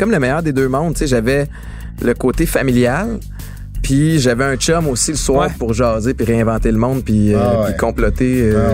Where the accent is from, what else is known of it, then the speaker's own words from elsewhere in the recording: Montreal, Quebec, Canada; moi, je suis né à Montréal.